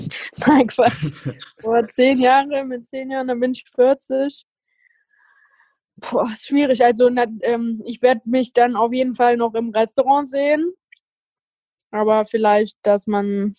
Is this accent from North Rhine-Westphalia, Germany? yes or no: yes; Cologne, North Rhine-Westphalia, Germany; Ich bin ja auch Kölnerin